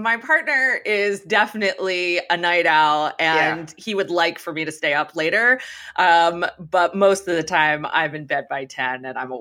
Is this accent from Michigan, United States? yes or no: no; Harrisburg, Pennsylvania, United States; now in Lititz, United States; I am from central Pennsylvania, the capital city of Harrisburg, and I'm currently in Lititz, which is in Lancaster County, and that is Amish country.